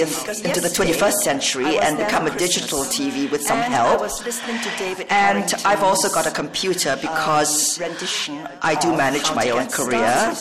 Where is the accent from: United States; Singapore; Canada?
Singapore; I'm from Singapore, and I much prefer fans.